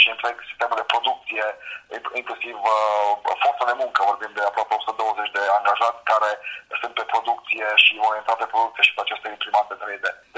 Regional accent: Romania; În primul rând suntem români, nu suntem numai timișoreni, suntem români, suntem din toată țara, din Brașov, din Turbeta, Zurnul Severin, din Oradea, din Timișoara, din Cluj.

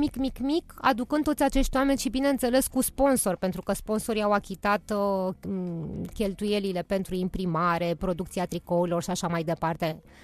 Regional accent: Câmpina, Prahova, Romania; also born or lived in Brăila / Israel; now in Bucharest, Romania; București este orașul meu adoptiv. Eu m-am născut la Brăila, orașul mamei mele. A ținut neapărat să mă nasc acolo și am crescut la Câmpina, orașul tatălui meu. Și practic până în 1989 iulie, când am emigrat în Israel, orașul meu a fost Câmpina.

